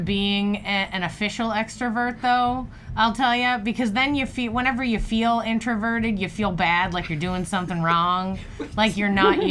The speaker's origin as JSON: {"language": "English", "town": "Boston", "region": "Massachusetts", "country": "United States", "tie": "born or raised there", "also_born_or_lived": "Portland, Maine", "said": "But he grew up in Texas and I grew up in Boston, so there's definitely cultural differences with that."}